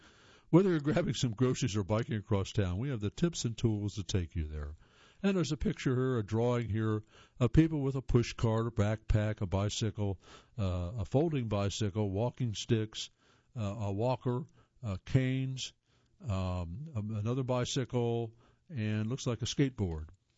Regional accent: Colorado, United States; I'm from Colorado and grew up camping, so I'm tough to rattle.

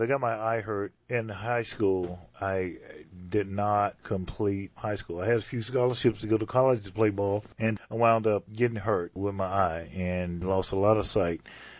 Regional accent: North Carolina, United States; Well, I'm born and bred in North Carolina.

